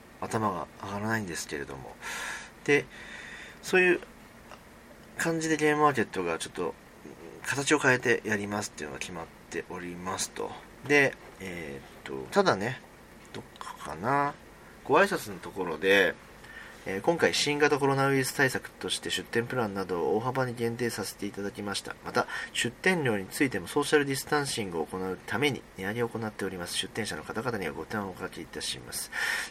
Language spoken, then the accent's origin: Japanese; Hibarigaoka, Tokyo, Japan; 僕生まれも育ちもひばりが丘なんですよ。で、あ、ひばりが丘って分かんないかな、西武池袋線のひばりが丘駅を周辺にした町に僕は生まれも育ちもしてまして